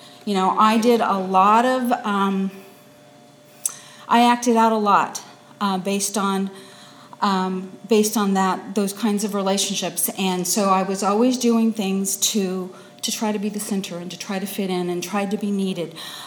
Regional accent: United States; English is a second language; I came to the United States probably like when I was born in the United States, but I came back I guess I was about 4 years old, and I didn't speak a lick of English.

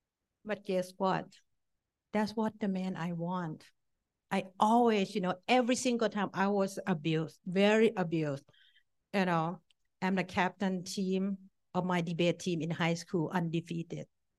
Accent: Thailand; I grew up in Thailand, in Asian family.

